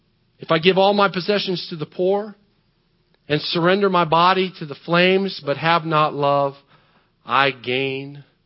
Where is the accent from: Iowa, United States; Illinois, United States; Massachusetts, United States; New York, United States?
Illinois, United States; But I was a teenager growing up in Southern Illinois.